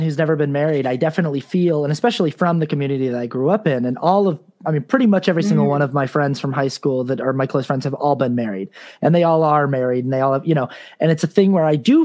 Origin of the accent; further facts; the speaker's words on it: Utah, United States; I was raised in Utah, LDS, you know, Mormon, and weddings, it's a huge thing.